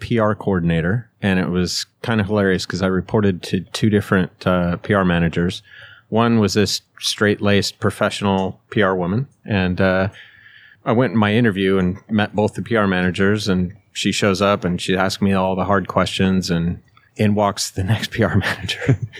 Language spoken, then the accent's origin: English; Oregon, United States; also born or lived in California / Idaho; I am from the West Coast. Originally born in California, grew up in Idaho and Oregon. Oregon was kind of the formative years.